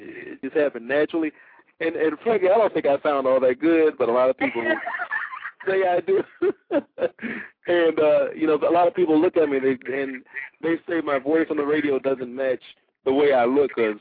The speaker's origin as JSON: {"language": "English", "town": "Detroit", "region": "Michigan", "country": "United States", "tie": "born or raised there", "said": "Well, I was born and raised here in Detroit, Michigan. Still live here. I love the city."}